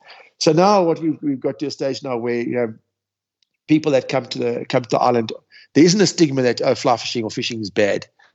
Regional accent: Scotland, United Kingdom; I'm Scottish deep down inside.

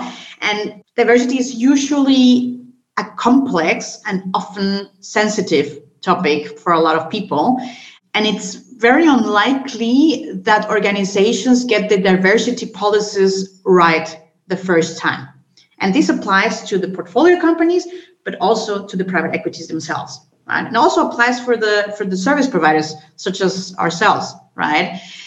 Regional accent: Colombia; I was born and raised in Colombia, so I'm a full-blown Latina. I have a classic background in business administration across continents, so in Germany, Hong Kong, and Chicago, where I studied.

